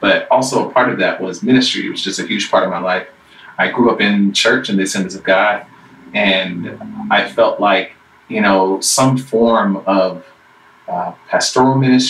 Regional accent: Stone Mountain, Georgia, United States; because I grew up in Stone Mountain, Georgia, where the Ku Klux Klan had been resurrected

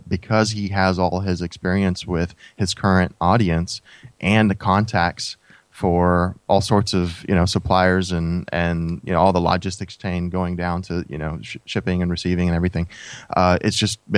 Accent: United States; And even when we were growing up in the States, and I started working on the house

